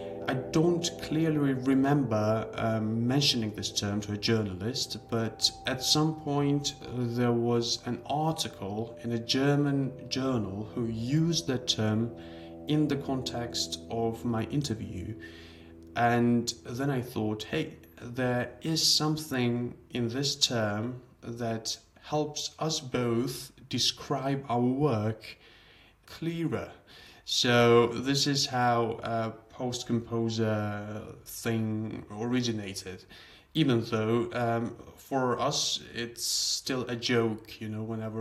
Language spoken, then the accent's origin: English; Tbilisi, Georgia; I was born in Georgia, in Tbilisi, Georgia, the post-Soviet Union country. The Soviet Union officially collapsed the year I was born, so we had some hard times back then. So first went to a music school in Georgia